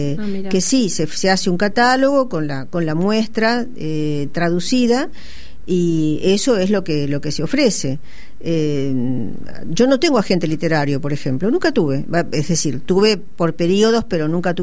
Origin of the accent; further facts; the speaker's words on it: Castelar, Buenos Aires Province, Argentina; cuando yo era chica en Castelar, yo me crié en Castelar, nos mudamos ahí cuando yo tenía 5 años